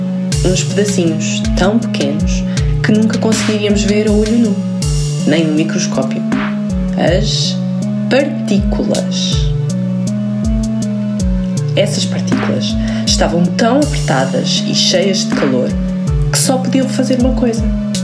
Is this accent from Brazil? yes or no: no; Portugal; Sou autora e ilustradora de livros para a infância. Sou portuguesa